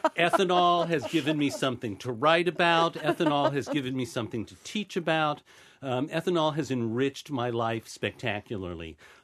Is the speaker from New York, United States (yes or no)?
no; Ohio, United States; And, you know, I'm from Ohio. I have a relentlessly, irrationally positive mental attitude about everything.